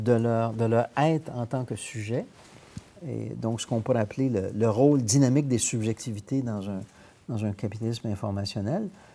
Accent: Quebec, Canada; On appelait ça le printemps érable chez nous au Québec.

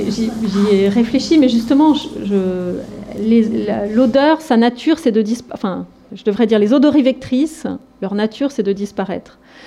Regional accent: France; En plus, nous sommes Français

